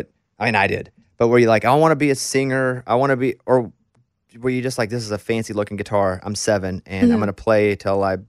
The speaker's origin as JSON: {"language": "English", "region": "Arkansas", "country": "United States", "tie": "born or raised there", "said": "I grew up in Arkansas, so we didn't have any sort of beach and never went on vacations or anything until I got older"}